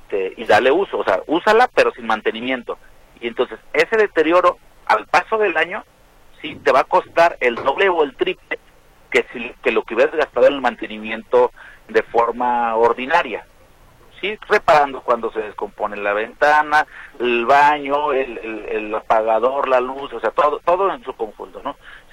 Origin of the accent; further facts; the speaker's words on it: Guadalajara, Jalisco, Mexico; somos ciudadanos de Guadalajara y vivimos todas las situaciones